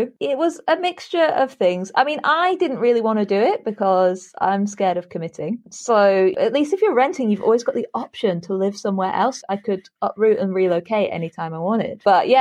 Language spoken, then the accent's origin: English; North West England, United Kingdom; now in London, United Kingdom; So I grew up in Lancashire, I'd moved down to Greater London